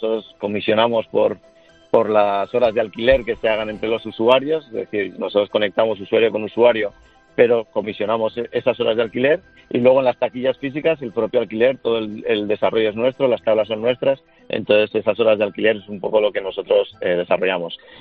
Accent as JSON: {"language": "Spanish", "town": "Zarautz", "region": "Basque Country", "country": "Spain", "tie": "born or raised there", "said": "Bueno, yo soy natural de Zarauz y por"}